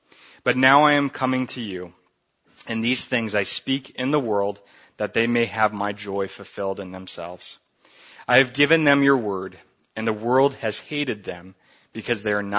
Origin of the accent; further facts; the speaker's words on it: Long Island, New York, United States; Well, for me, I'm from Long Island, New York. So I know my last meal would have to include some real authentic New York pizza.